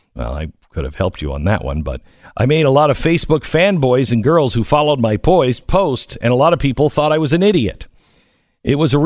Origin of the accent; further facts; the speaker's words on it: Dallas, Texas, United States; our shared experience of growing up in South Dallas and swapping locations of our favorite barbecue locations.